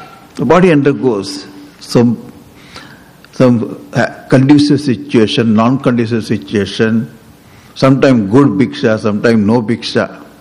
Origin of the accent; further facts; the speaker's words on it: Mumbai, Maharashtra, India; He was there, we were there, because I am from Bombay.